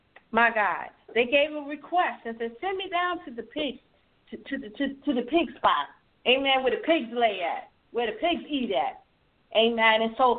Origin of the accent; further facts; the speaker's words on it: New York, United States; now in Georgia, United States; I'm from New York, right? And I live in Georgia. And you know, it's a difference. The mentality is different. And sometimes my New York wants to come out on these Georgians.